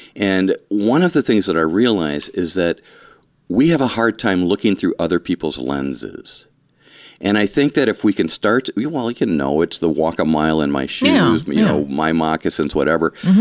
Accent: Ludington, Michigan, United States; Of course, Ludington was my hometown.

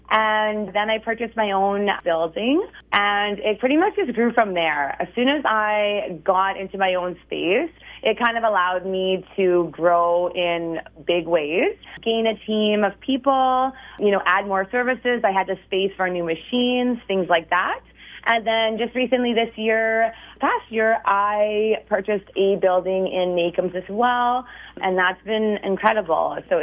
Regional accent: Porcupine Plain, Saskatchewan, Canada; and I am from Porcupine Plain.

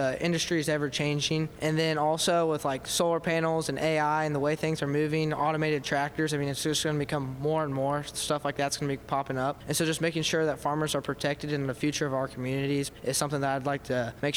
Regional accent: Fowler, United States; Yeah, I'm from Fowler. So, I mean, you saw it when you were driving here. It's lots of fields, lots of windmills.

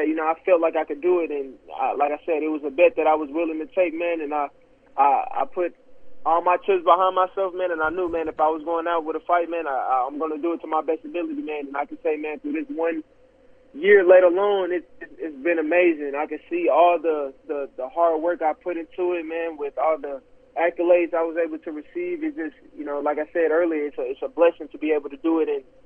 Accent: Arlington, Texas, United States; from my hometown, you know, originally being Arlington, Texas, it's not too far away from Mansfield

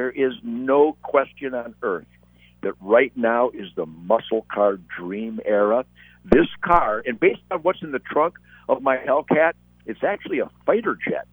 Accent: Detroit, Michigan, United States; born there; I was born in Detroit when it was worldly known as the arsenal of democracy.

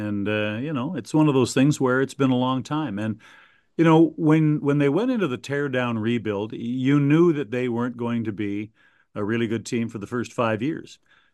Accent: Ottawa, Ontario, Canada; And for me, my family is in Ottawa. I'm from Ottawa.

